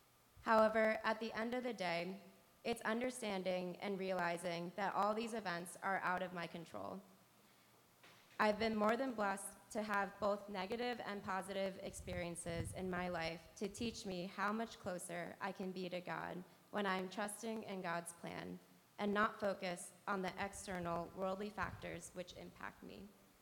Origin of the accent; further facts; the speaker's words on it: New Jersey, United States; I was brought up in Jersey.